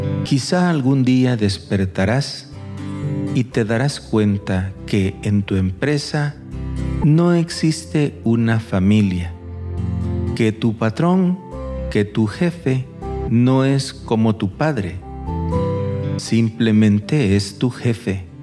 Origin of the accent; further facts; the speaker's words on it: El Salvador; Yo recuerdo que en mi país, El Salvador, hace unos 30 o 40 años